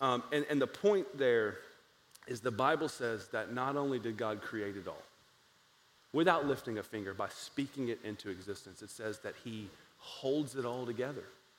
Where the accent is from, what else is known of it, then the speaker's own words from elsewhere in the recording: Georgia, United States; I grew up in Southwest Georgia and I went to public school.